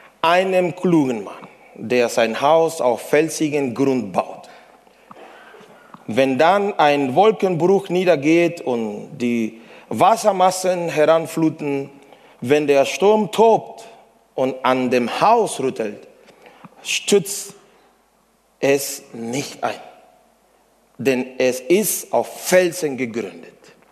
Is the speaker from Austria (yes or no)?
no; Cuba; German is a second language; now in Germany; Ich komme aus Kuba. Ich muss immer sagen, es ist die schönste Insel der Welt. Aber Gott hat mir nach Deutschland geschickt.